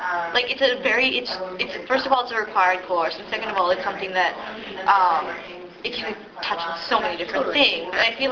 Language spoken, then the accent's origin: English; Sri Lanka; now in Canada; Even though I've lived here a majority of my life, I was born in Sri Lanka. I went to school there, I speak the language, and I've always identified as solely Sri Lankan.